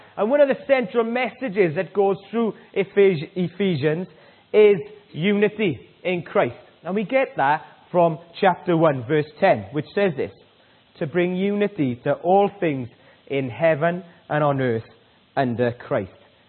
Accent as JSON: {"language": "English", "region": "Wales", "country": "United Kingdom", "said": "I love my country and I love my church. We as Welsh people are not great travellers at times."}